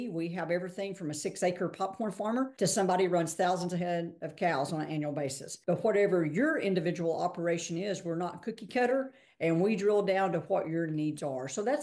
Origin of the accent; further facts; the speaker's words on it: Texas, United States; accent: Texan; But you can tell from my accent, I'm Texan. I am a native Texan.